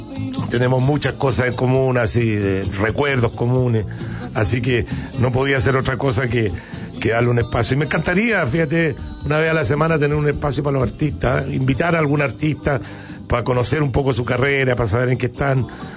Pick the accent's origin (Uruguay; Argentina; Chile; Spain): Chile; yo creo que lo menos que podemos hacer como chilenos es agradecer una trayectoria como la tuya.